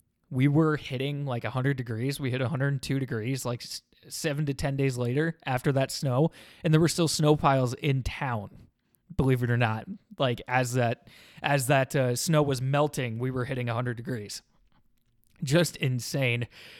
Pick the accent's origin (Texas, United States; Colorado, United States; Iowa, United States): Iowa, United States; Nate's a guy that is from my hometown in North Central Iowa.